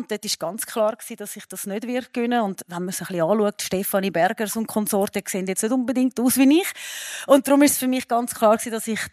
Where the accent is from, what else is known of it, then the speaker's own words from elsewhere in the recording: Ticino, Switzerland; Man hat, den Meer habe ich eben nicht gekannt und ich bin im Tessin aufgewachsen.